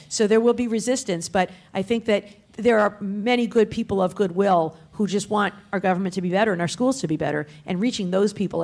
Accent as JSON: {"language": "English", "region": "Michigan", "country": "United States", "said": "But I know in my home state of Michigan, for example, Jocelyn Benson"}